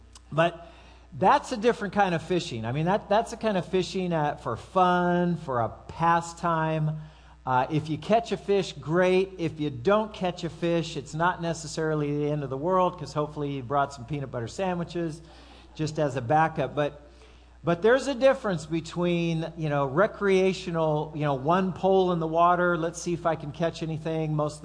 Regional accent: California, United States; I come from Southern California. There's no natural lakes hardly at all down there.

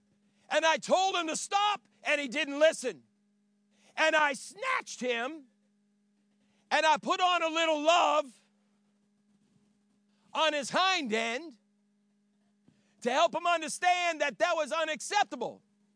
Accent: Boston, Massachusetts, United States; now in Horseheads, United States; I'm not from here. I'm from the Boston region.

